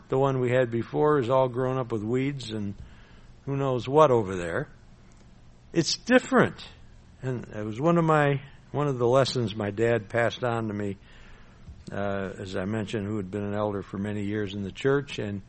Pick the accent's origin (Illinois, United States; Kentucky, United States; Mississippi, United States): Illinois, United States; Lombard; The house I grew up in Lombard, down here in Chicago area.